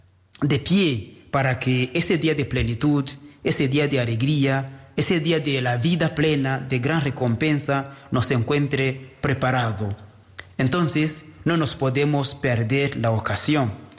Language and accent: Spanish; Spain; now in Rwanda; somos españoles de nacimiento, ¿no? Aunque estemos aquí en Ruanda, pero venimos de allá.